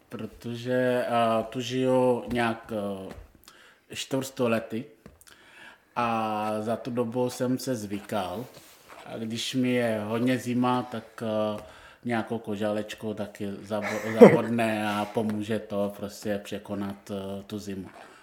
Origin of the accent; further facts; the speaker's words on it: Togo; now in Czech Republic; jsem z Toga a tam je v průměru kolem 30 stupňů.